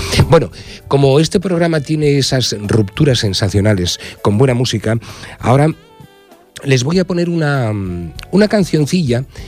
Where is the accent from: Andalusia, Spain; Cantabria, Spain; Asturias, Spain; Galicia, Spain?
Asturias, Spain; born there; now in Catalonia, Spain; Y soy castellano parlante. El hombre lobo nació en los montes de Asturias hace 355 años y se vino a vivir a Cataluña, vino a parar a los montes de Cataluña